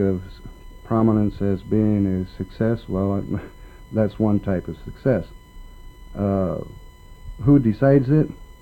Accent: Yakutat, Alaska, United States; born there; I was born in Yakutat, Alaska. My mother was born there.

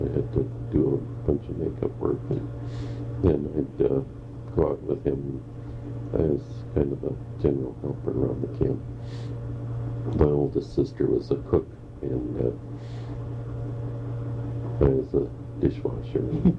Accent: Kodiak, Alaska, United States; Well, I grew up here in Kodiak and went to grade school here and high school.

